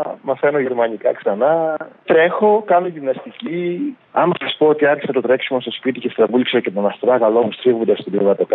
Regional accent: Greece; είμαστε από την Ελλάδα και οι δύο

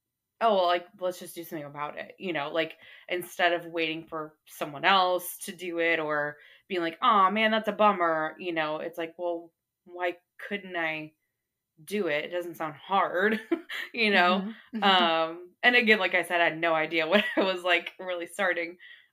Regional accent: Texas, United States; Yeah, I grew up here in North Texas, went to a small school in Arkansas, small private school.

